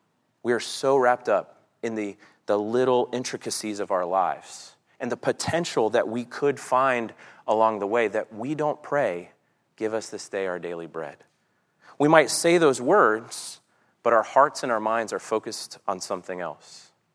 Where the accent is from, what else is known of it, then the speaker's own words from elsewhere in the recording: Orlando, Florida, United States; Now, I grew up in Orlando, so Pigeon Forge was like, it was a destination.